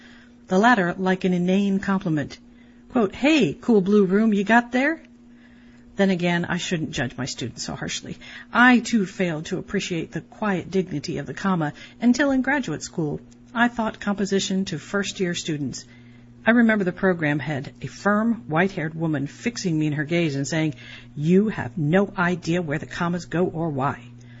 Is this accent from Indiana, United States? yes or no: no; Durham, Maine, United States; The road, its contours hugging field and forest, ran through my hometown of Durham, Maine.